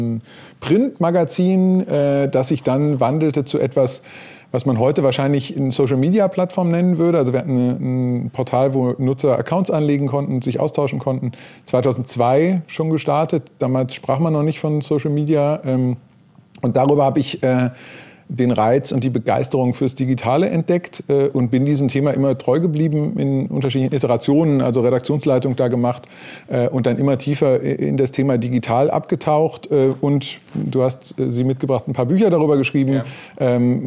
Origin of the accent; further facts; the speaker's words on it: North Rhine-Westphalia, Germany; born there; bin geboren im Ruhrgebiet